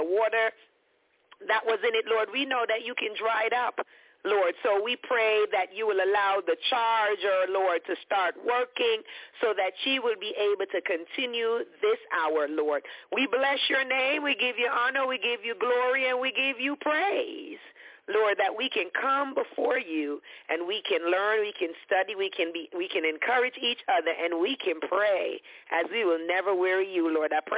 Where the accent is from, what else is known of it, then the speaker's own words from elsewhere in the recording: Jamaica; However, growing up in Jamaica